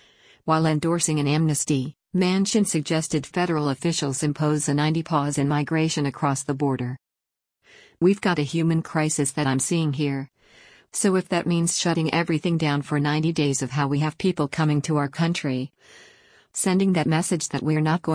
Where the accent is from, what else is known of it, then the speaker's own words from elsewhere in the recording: West Virginia, United States; I come from West Virginia, one of the least diverse states in the nation. There's not a lot of mix, if you will. We have very little migrant immigration.